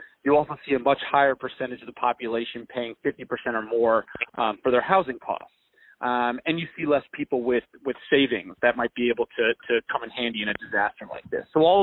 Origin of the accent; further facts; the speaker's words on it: New York, United States; and Westchester County, my hometown, actually.